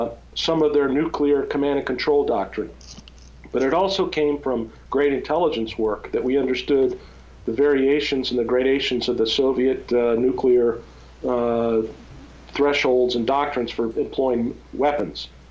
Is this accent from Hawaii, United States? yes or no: no; California, United States; now in New York, United States; I'm from California. Watch it.